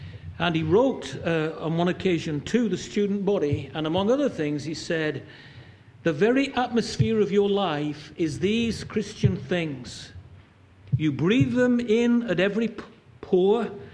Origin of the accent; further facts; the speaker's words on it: Manchester, North West England, United Kingdom; Because I come from Manchester